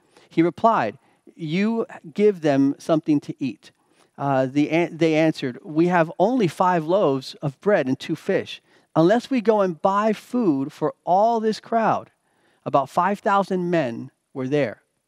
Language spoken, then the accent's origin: English; Miami, Florida, United States; growing up in Miami, we had hurricanes, and Hurricane Andrew, if you remember in 1992, those who remember that, devastated South Florida.